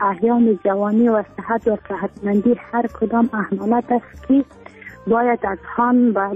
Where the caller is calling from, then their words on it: Pashtun Kot, Faryab, Afghanistan; از ولایت فاریاب ولسوالی پشتوانه